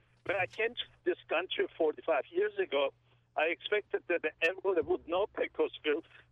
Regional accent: Turkey; I grew up in Turkey as a child

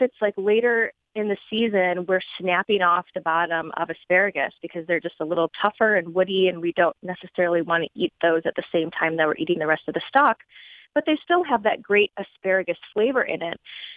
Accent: Grand Rapids, Michigan, United States; I'm from Grand Rapids, so I always love any chance to get back to the city.

